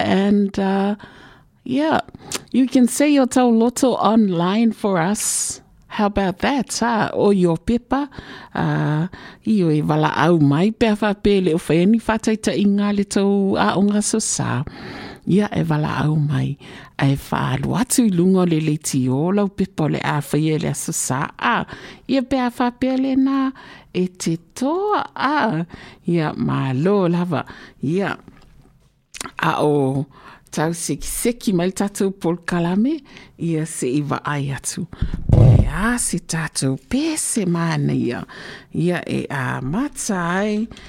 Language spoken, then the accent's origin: English; Samoa; In our younger days, growing up in Samoa